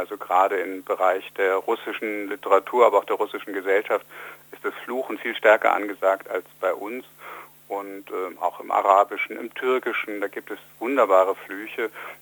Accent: Bamberg, Bavaria, Germany; ich komme aus Bamberg

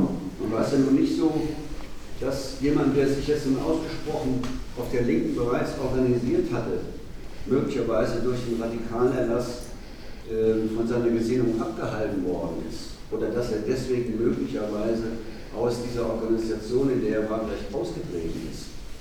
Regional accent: Mannheim, Baden-Württemberg, Germany; beschämenderweise ist er nur aus meiner Heimatstadt

